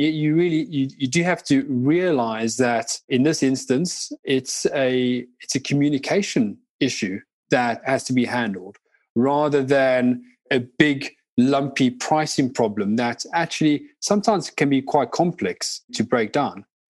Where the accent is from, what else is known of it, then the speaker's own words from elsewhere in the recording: South Africa; I grew up in South Africa during a massive transition in the country.